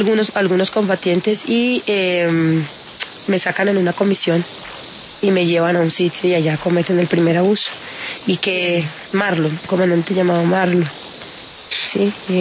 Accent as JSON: {"language": "Spanish", "town": "Barrancabermeja", "region": "Santander", "country": "Colombia", "said": "Yo soy de Barranca Bermeja, Santander"}